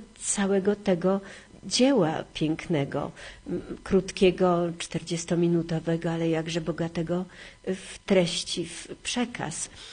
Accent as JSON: {"language": "Polish", "town": "Warsaw", "region": "Masovian Voivodeship", "country": "Poland", "said": "ja jestem warszawianką"}